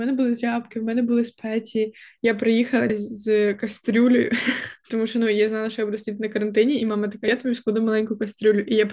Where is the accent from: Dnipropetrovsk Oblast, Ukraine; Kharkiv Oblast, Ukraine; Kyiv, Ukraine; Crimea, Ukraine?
Kyiv, Ukraine; В мене через те, що я виросла в Києві, я така, то це ж очевидно